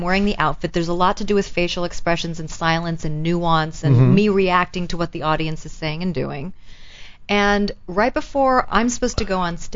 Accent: South Korea; And I am from South Korea.

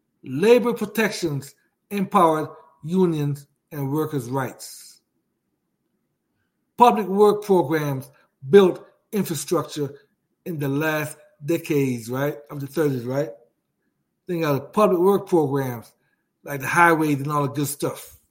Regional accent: Jamaica; because right now, I see I'm from Jamaica

